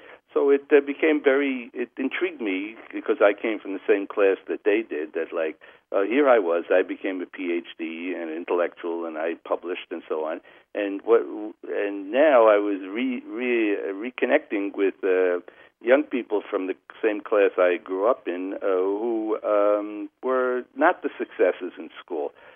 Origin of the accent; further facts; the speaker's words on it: Bronx, New York, United States; And I grew up in the South Bronx in a very kind of like a working class home.